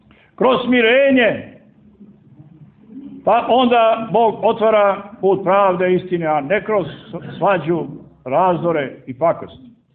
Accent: Montenegro; pošto sam prvi put u Beču, pošto dolazim iz Crne Gore

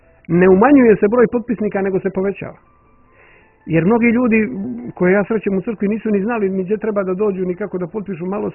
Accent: Montenegro; Za one tekovine koju mi kao Crnogorci ovdje imamo.

